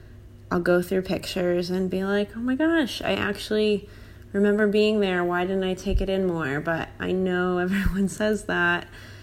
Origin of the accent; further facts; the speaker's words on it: Connecticut, United States; now in Virginia, United States; I'm recording now from Virginia, just outside of Washington, D.C., where I did not come from in the beginning, but came from Connecticut